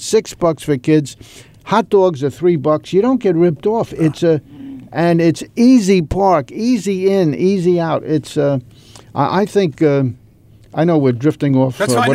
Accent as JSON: {"language": "English", "region": "New York", "country": "United States", "tie": "born or raised there", "said": "my parents, Greek immigrants. I was born in Hell's Kitchen, raised there, moved to Astoria, which was a big step up from the slums of New York, living in a railroad flat."}